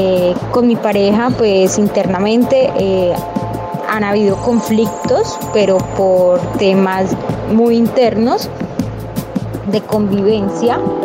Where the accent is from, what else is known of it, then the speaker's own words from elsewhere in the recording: Cimitarra, Santander, Colombia; yo soy de Cimitarra, Santander